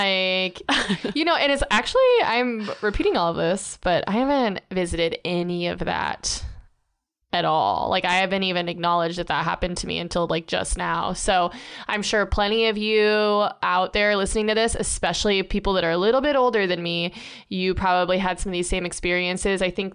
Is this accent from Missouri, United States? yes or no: no; Eugene, Oregon, United States; also born or lived in Portland; growing up in Eugene and Portland, or like just in the, they actually call it Beervana, the Pacific Northwest.